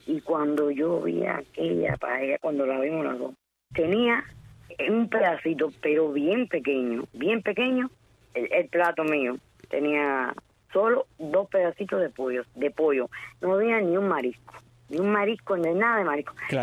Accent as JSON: {"language": "Spanish", "country": "Cuba", "moved": "yes", "said": "yo de Cuba, cuando yo salí de Cuba estaba la ley de pie seco."}